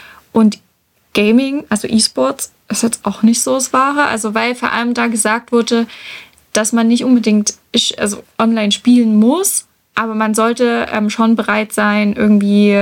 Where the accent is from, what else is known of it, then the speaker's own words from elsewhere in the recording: Saxony, Germany; habe ich gerade schon gesagt. Und ich komme aus dem Erzgebirge. Es ist jetzt nicht tiefstes Erzgebirge, man hört es auch nicht.